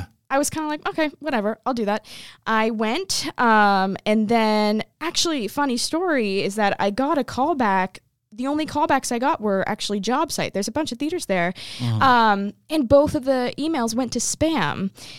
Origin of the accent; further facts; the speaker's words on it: Tampa, Florida, United States; growing up in Tampa and watching theater in Tampa are people that I knew and was familiar